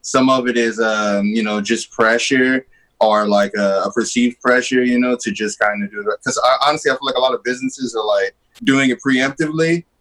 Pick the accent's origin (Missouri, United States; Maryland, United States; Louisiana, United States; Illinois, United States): Louisiana, United States; So I'm from Louisiana, right?